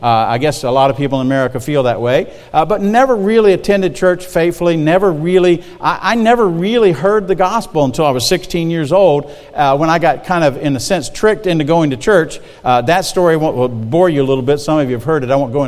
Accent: Marion, South Carolina, United States; I was born and raised in Marion, South Carolina, which is between Florence and Myrtle Beach. Later moved to Florence and graduated from the West Florence High School, home of the West Florence Fighting Knights.

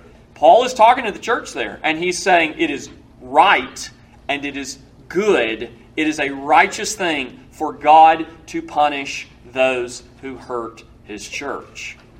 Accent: Birmingham, Alabama, United States; born there; I wasn't born in the Garden of Eden. I was born in Birmingham, Alabama.

